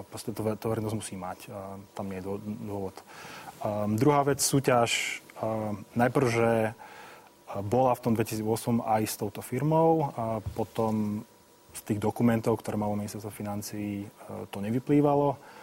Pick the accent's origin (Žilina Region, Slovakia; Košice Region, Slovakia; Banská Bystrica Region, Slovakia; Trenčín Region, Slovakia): Košice Region, Slovakia; Košice; Ja len doplním, že ja som tiež pôvodom z Košíc, takže...